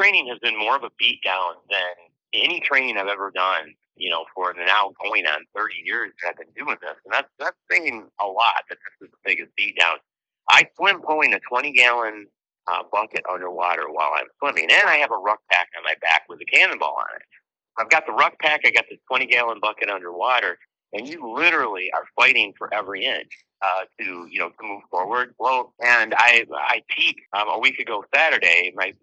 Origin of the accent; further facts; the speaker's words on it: Byron Center, Michigan, United States; my hometown of Byron Center, Michigan, gave me my own day.